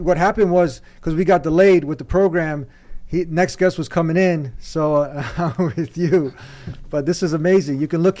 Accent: Chicago, Illinois, United States; So I'm from Chicago, also.

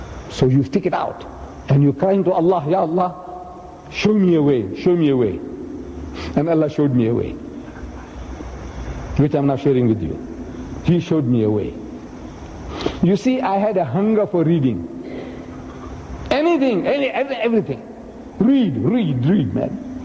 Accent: India; When they conquered my country, I come from India.

